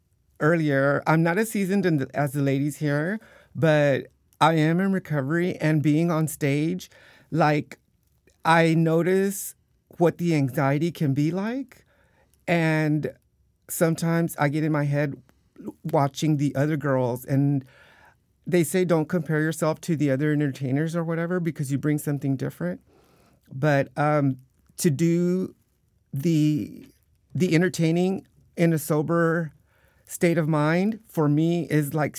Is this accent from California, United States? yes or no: no; Dallas, Texas, United States; I'm from Dallas originally, in Dallas, Texas